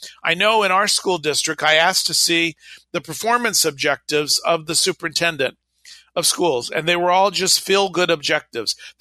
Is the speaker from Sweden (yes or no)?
no; Los Angeles, California, United States; now in Reno, United States; I grew up in Los Angeles. I know the city very well. Taught in the inner city of LA, worked my way through school in Beverly Hills, grew up in North Hollywood.